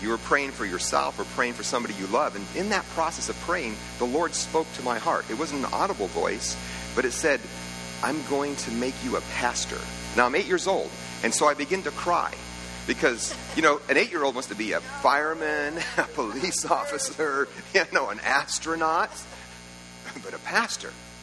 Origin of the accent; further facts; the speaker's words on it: California, United States; But I didn't know, because I grew up in California, that when you ask a girl to be your kickstand, it was like a marriage proposal.